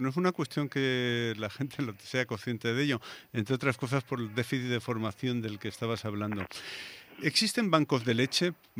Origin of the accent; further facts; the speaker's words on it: Balearic Islands, Spain; El Gobierno de Baleares, en este caso mi tierra de origen